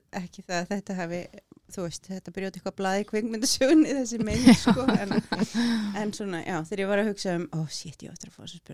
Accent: Egilsstaðir, Eastern Region, Iceland; also born or lived in Reykjavík; Ég úr bænum, en þegar ég níu ára að verða, þá flytti ég austur Egilsstaði. Mm. Og bjóð þar svona fram og tilbaka. Ég semst skilnaðabarn og pappi í bænum og mamma og ég flytti austur. Þannig að ég var semst í Egilsstaðaskóla

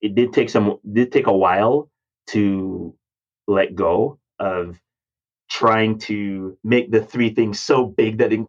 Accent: Jamaica; I grew up in Jamaica, kind of saw what it looks like to have a family run business

